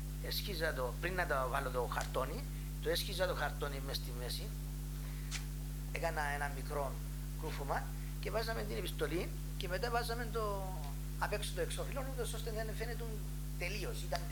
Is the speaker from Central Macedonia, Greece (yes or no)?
yes; Agios Mamas, Central Macedonia, Greece; Και από αυτόν τον σύλλογο που λέγεται Αναγνωστήριον ή Παλιγκενεσία διαχθήκαμε πολλά οι Άγιο Μαμίδες.